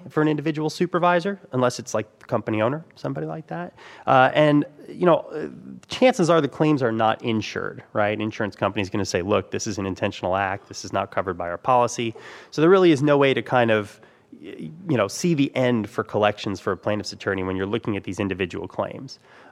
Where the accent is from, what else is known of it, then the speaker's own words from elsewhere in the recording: Austin, Texas, United States; Obviously, I come from Austin, Texas, where you can have a 10-person employer making $20 million.